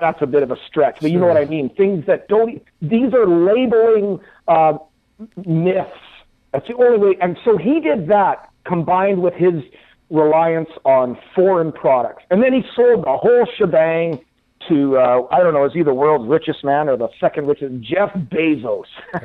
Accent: Saskatchewan, Canada; Now, I grew up in Saskatchewan. I can tell you, we don't grow corn up in Saskatchewan.

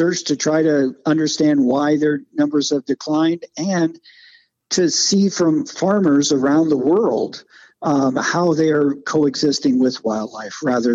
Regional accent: Kansas, United States; meadowlarks always fascinated me as a kid growing up in Kansas.

